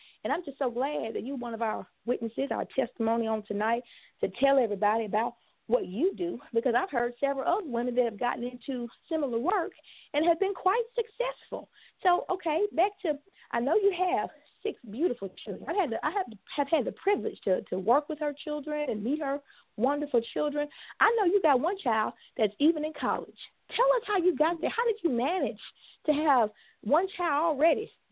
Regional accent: Alabama, United States; I know I'm from Alabama, and we would call a child that's not the oldest or not the youngest, we would call her the knee baby. That's the word we would use in Alabama.

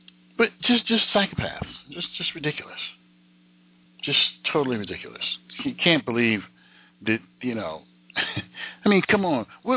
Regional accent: United States; because I'm a American, born and raised. Generations and generations of my family, born and raised in America, all the way back to slavery and prior to that.

